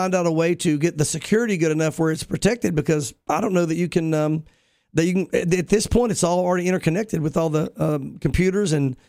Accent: Muleshoe, Texas, United States; Muleshoe, Texas. I'm from Muleshoe, Texas. Just had to say that.

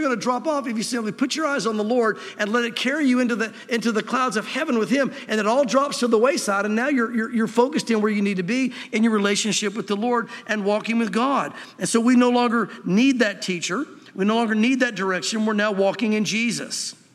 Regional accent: the South, United States; growing up in the South, I remember as an unbeliever going to church, a religious unbeliever.

